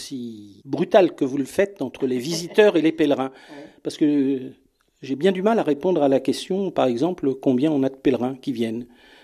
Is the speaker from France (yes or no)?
yes; Paris, Île-de-France, France; Je suis parisien d'origine, j'ai vécu 30 ans à Paris.